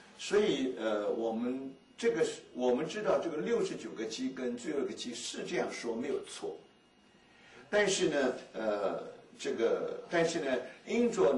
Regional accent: China; 我觉得我们中国人没有太多的条件，能够欣赏这个历史派

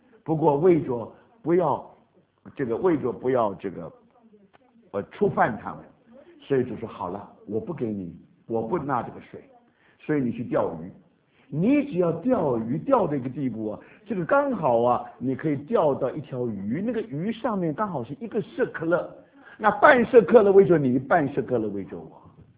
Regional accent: China; 我们中国人有一句话说门都没有，你懂什么意思吗？

